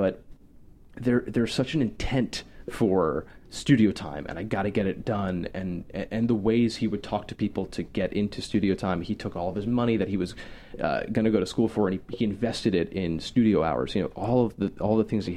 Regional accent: Connecticut, United States; Well, my family is. I grew up in Connecticut. My dad grew up in New York, worked there my whole life. So, you know, I live in a commuter city.

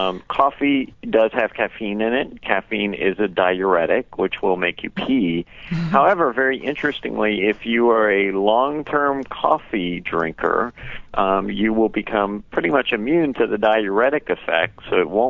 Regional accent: Louisiana, United States; Because originally I'm from South Louisiana, so a very French heritage there.

